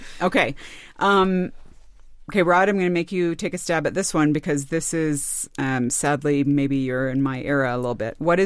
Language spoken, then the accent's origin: English; California, United States; But I grew up in California, so we won't go there.